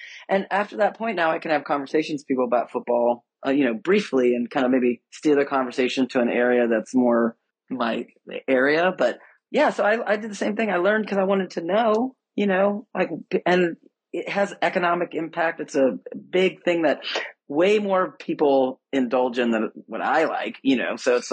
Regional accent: New York, United States; born there; I have no particular tie to the Giants, but like I was born in New York.

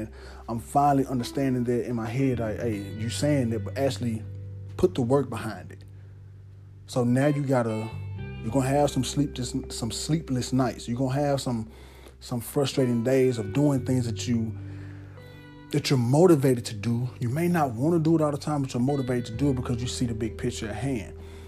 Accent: Somerville, Tennessee, United States; I want to start in my hometown of Somerville, and I want to move.

